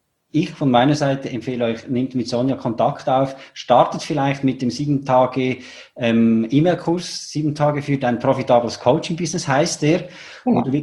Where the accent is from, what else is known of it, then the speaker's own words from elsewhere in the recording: Switzerland; Ich bin ja aus der Schweiz